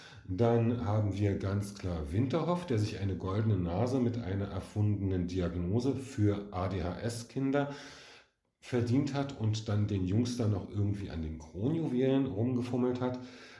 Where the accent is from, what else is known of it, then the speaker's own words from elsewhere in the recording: Berlin, Germany; wenn ich als Berliner